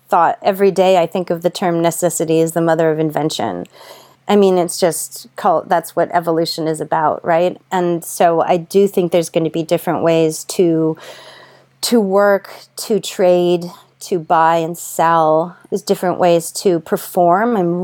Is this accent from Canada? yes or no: yes; Canada; I'm Canadian